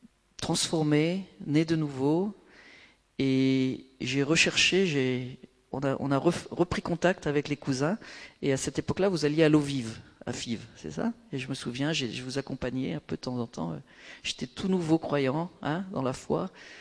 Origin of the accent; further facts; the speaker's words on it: Hauts-de-France, France; now in Israel; moi, je suis un ch'ti naturalisé israélien, j'ai la double nationalité, hein, bien sûr, ça fait 30 ans qu'on habite en Israël